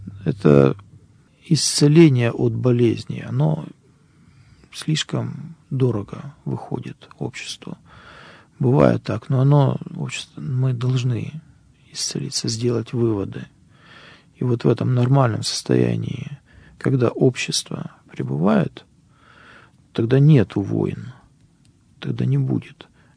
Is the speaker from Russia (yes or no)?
no; Ukraine; born there; Да, я родился на Украине, у меня мать украинка, чистокровная, настоящая, вот отец русский настоящий, ну как, наполовину, да, по маме, отец русский, вот, родился там, жил там в Казахстане